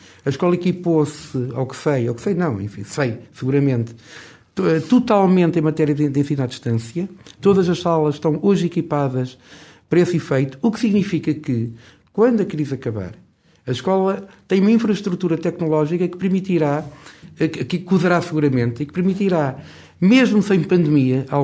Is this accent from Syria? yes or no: no; Cantanhede, Coimbra, Portugal; que já não se encontra em cidades, mesmo médias, como Coimbra, ou como Cantanhede, de onde sou.